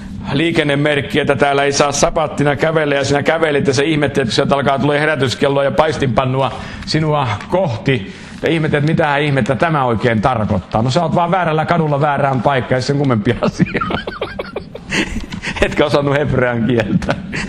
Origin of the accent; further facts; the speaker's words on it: Israel; Finnish is a second language; now in Finland; Mä oon Israelista tullut